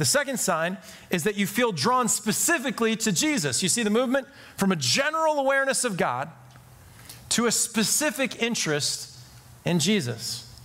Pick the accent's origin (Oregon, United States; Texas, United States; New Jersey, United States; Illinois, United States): Illinois, United States; Chicago; We had a group of them in the church I grew up at in Chicago